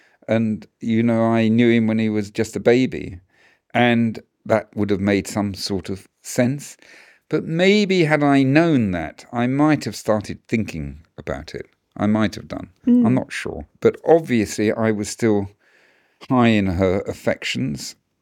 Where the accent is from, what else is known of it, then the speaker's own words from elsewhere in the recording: United Kingdom; I'm British